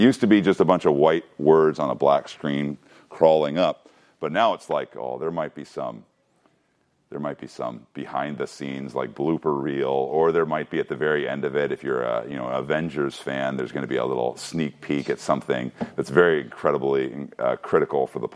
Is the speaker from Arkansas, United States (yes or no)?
no; Wadena, Minnesota, United States; Hey, this is a picture of my hometown movie theater. This was Main Street growing up. I lived in a town of 4,000, Wadena, Minnesota, and I went to this movie theater every once in a while, of course.